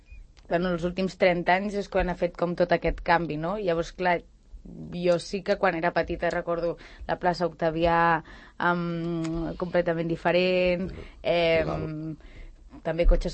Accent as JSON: {"language": "Catalan", "town": "Sant Cugat del Vallès", "region": "Catalonia", "country": "Spain", "said": "Sí que a vegades dic que sóc de Sant Cugat amb la boca petita"}